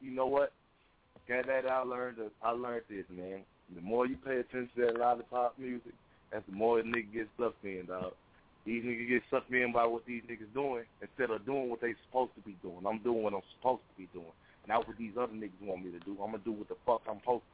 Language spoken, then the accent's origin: English; Mississippi, United States; originally I'm from Mississippi, you know what I'm saying, raised in Mississippi.